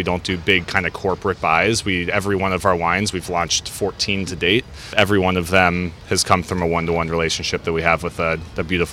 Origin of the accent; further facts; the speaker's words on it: Cincinnati, Ohio, United States; I'm originally from Cincinnati, and I've looped the country a couple times.